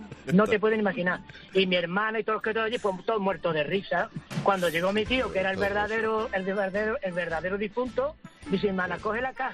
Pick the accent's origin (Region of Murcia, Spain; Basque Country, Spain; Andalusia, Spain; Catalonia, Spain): Andalusia, Spain; San Fernando; Fíjate tú, yo soy de San Fernando.